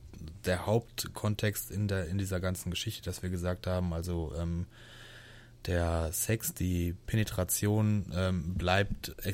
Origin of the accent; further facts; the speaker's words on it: Baden-Württemberg, Germany; ich bin im Schwarzwald groß geworden.